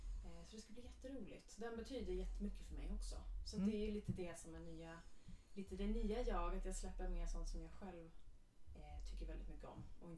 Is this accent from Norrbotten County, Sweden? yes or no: no; Skutskär, Gävleborg County, Sweden; now in Stockholm, Sweden; Jag bor här i Stockholm, jag är från Gävle, eller utanför Gävle. Ganska viktigt att säga, nu är jag ganska ledsna på mig. Skutskär heter det lilla samhället. Och jag har väl bott här typ 5 år kanske.